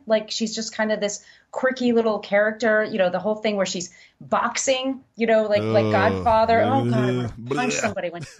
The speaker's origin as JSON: {"language": "English", "region": "New York", "country": "United States", "said": "Like, I'm a New Yorker. That's all we always think of."}